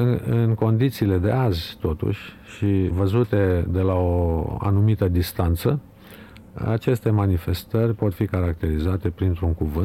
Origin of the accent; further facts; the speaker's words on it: Romania; pentru că suntem români